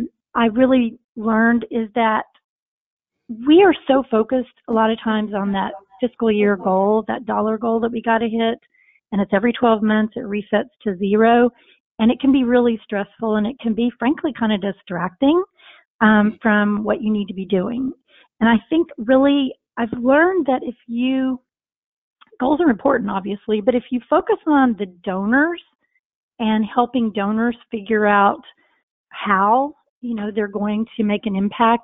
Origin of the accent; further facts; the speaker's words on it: Texas, United States; I grew up in Texas. I've been in the nonprofit world here in Texas for, gosh, I hate to admit how many years.